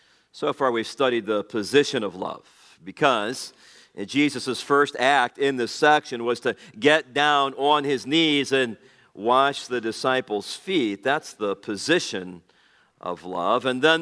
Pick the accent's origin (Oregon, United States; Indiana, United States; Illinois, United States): Indiana, United States; Gary; Now, understand, I'm from Gary.